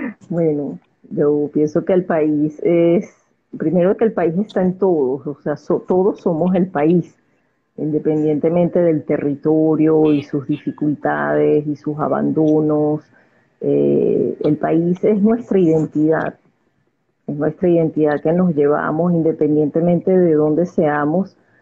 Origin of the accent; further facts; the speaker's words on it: Caracas, Capital District, Venezuela; Me voy con mi Ávila porque ahí sí soy caraqueña